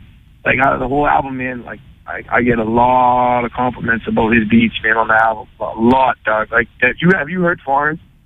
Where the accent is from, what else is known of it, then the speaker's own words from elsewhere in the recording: Massachusetts, United States; because we said we're from Massachusetts